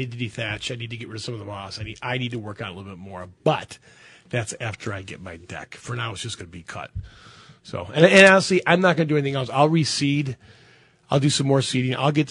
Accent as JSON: {"language": "English", "region": "Michigan", "country": "United States", "said": "if I'm in the desert and I'm from Michigan and I've got a 10 by 10 patch of grass, that's where I'm going out"}